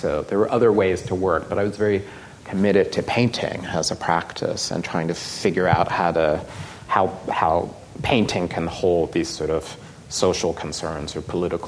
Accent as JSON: {"language": "English", "country": "United States", "said": "except I'm an American."}